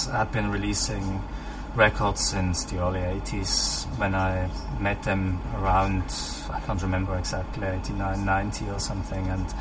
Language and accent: English; Basel, Basel-Stadt, Switzerland; English is a second language; I grew up in Switzerland, in Basel